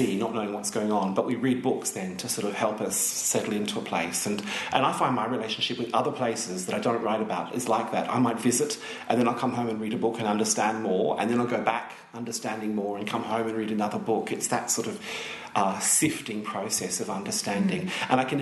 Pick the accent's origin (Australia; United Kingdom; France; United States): Australia; Queensland; I guess my involvement with Vietnam now has been longer than my involvement with my hometown and sort of in my life in North Queensland where I came from.